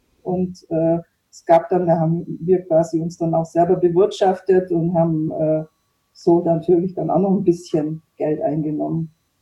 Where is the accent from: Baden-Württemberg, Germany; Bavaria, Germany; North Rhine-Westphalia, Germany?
Baden-Württemberg, Germany; Ulm; Und ich war eben aus der Nähe Ulm und für mich war das immer noch das Größte.